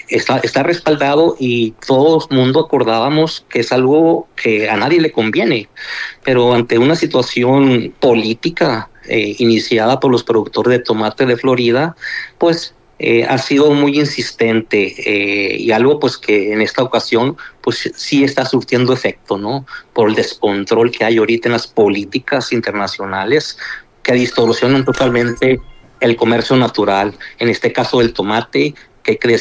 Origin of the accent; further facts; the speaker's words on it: Mexico; por el sentir de nosotros como productores mexicanos